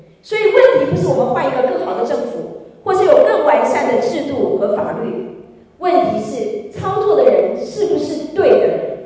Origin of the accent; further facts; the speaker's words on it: Taiwan; now in Australia; 我是从台湾来的，台湾的社会也不好。